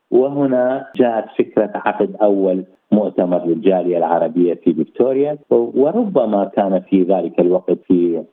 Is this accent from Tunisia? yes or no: no; Al-Qurna, Basra Governorate, Iraq; now in Australia; منشأي ومسقط رأسي وذكريات الطفولة بكل براءتها وبكل حلاواتها